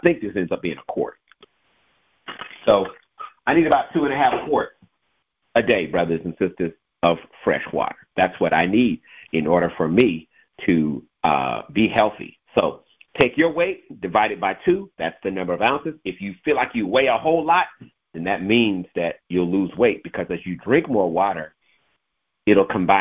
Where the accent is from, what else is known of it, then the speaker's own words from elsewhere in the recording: Kansas City, Kansas, United States; born there; I was born in Kansas. God is good. I was born in Kansas Medical Center, Kansas City, Kansas.